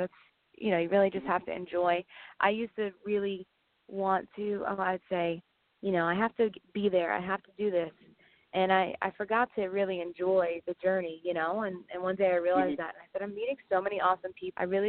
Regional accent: New York, United States; Yeah, I'm actually, I've been back and forth from New York to Nashville, and like you know, I'm from New York

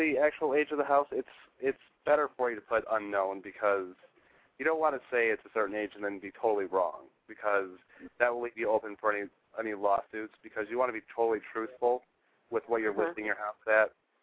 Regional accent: Reedsburg, Wisconsin, United States; now in Madison, United States; Obviously, I grew up in Reedsburg, and I'm very familiar with Reedsburg, Baraboo, the Dells, that area up there.

